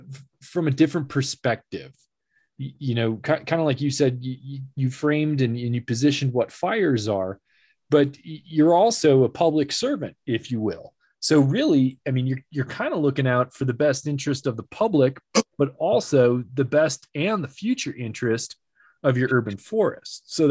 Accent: Lake Geneva, Wisconsin, United States; because I'm from Lake Geneva originally, which is just over the border in Wisconsin

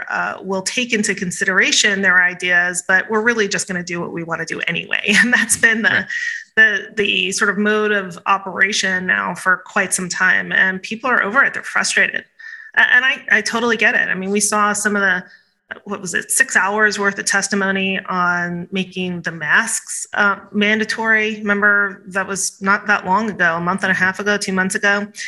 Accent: Medford, Oregon, United States; I see it in my area, so I'm from Medford.

